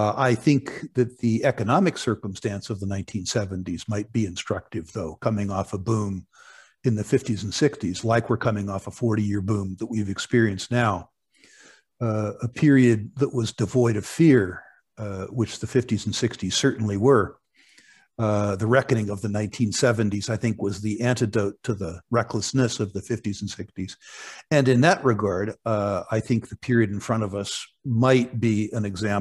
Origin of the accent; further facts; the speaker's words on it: United States; And I said jokingly as an American, you know, that I didn't think anybody'd missed the top couple of meters of the lake.